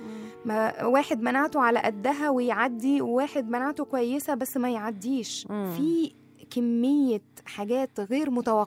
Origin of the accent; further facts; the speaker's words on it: Egypt; يعني مش عندنا في مصر بس, ولا في العالم كله